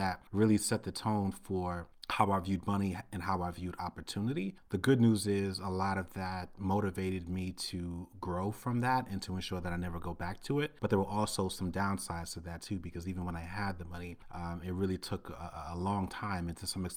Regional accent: Brooklyn, New York, United States; I mean, growing up in Brooklyn, one of the fun things we would do was go hang out on the roofs of buildings.

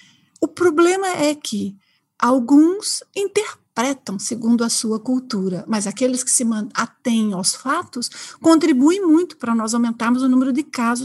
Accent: Brazil; now in Portugal; Eu já vivi em vários países justamente a fazer esse trabalho, mas, embora, óbvio, todos estão a me ouvir, sabem que eu sou brasileira, eu me considero coração português cá, já me considero assim.

